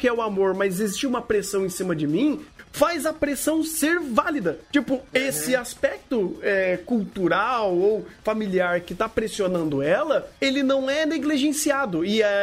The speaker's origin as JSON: {"language": "Portuguese", "country": "Brazil", "said": "Sim, mas é um contexto meio distante pra mim, mesmo sendo brasileiro."}